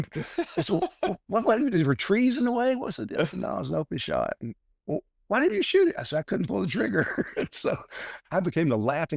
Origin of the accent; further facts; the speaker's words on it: Texas, United States; I grew up in Texas and I'd always heard about it, never thought I'd set foot on it.